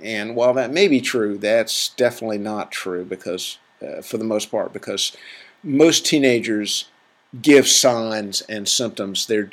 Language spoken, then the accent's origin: English; the South, United States; Hey, I'm from the South. Okay, I can make fun of this stuff.